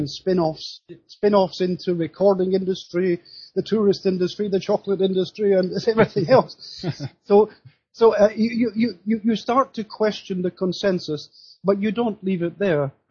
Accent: Scotland, United Kingdom; Well, I'm originally from Scotland, and as a youth, and later, especially during my studies in London

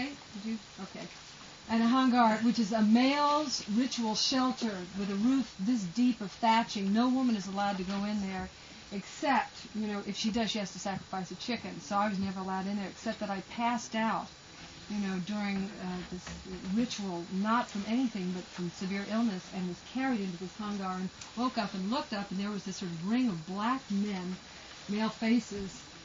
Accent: the South, United States; I mean, I'm from the South, and I've done it in Africa and South America and Middle America

